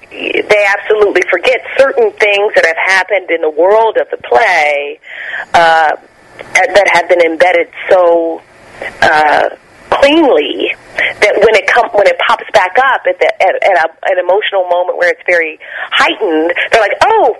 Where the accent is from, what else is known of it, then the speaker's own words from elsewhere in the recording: Nashville, Tennessee, United States; also born or lived in Mississippi, United States; I was born in Mississippi. I stayed there for a couple of years before I moved to Nashville, Tennessee.